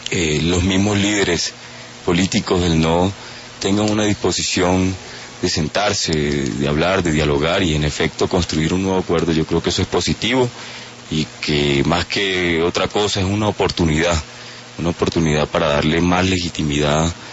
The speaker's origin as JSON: {"language": "Spanish", "country": "Colombia", "said": "hemos cambiado a raíz de toda esta coyuntura histórica nuestra manera de pensar como colombianos"}